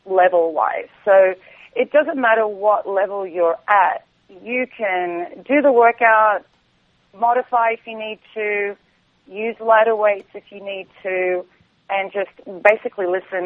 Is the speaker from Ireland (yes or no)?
no; Australia; Because I'm Australian, it doesn't mean that I'm a drinker. I'm a poor excuse for an Australian.